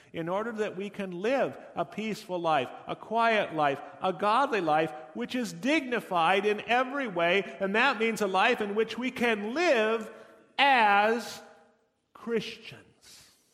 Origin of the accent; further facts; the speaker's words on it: United States; now in Germany; Living as an American overseas is similarly so.